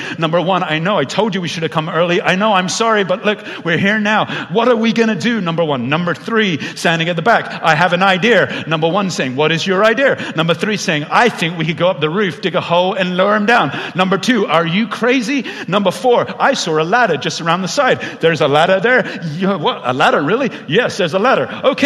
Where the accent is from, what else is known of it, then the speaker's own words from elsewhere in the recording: United Kingdom; Because I'm British. And us British people, we don't like to upset anyone.